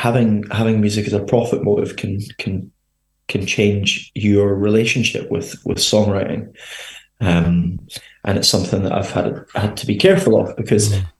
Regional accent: Edinburgh, Scotland, United Kingdom; born there; accent: Scottish; Yeah, so I was born in Edinburgh

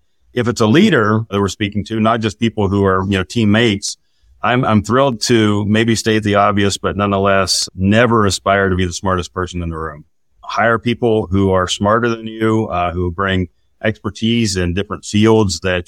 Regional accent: West Virginia, United States; Yeah, I'm from Southern West Virginia myself. I happen to be from, the sticks of Southern West Virginia, born and raised.

